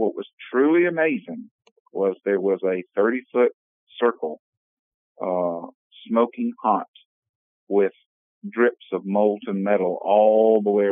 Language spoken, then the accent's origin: English; Commerce, Georgia, United States; I grew up in Commerce, Georgia, which is a little town between Atlanta and Greenville, South Carolina.